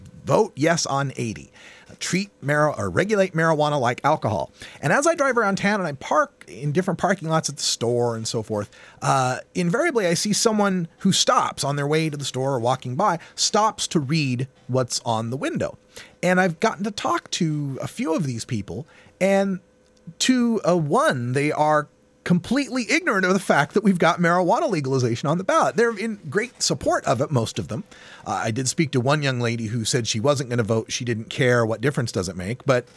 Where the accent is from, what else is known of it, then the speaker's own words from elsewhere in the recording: Oregon, United States; we did a story on Oregon here, my home state